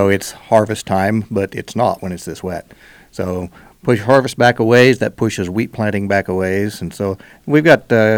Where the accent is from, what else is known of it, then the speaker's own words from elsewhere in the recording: United States; I grew up in Phillips County. In that country, there are 160-acre pastures.